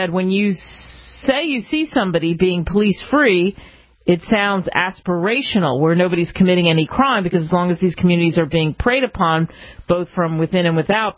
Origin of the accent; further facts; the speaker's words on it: Cherry Hill, New Jersey, United States; I grew up in Cherry Hill, New Jersey, a stone's throw over Philadelphia's bridge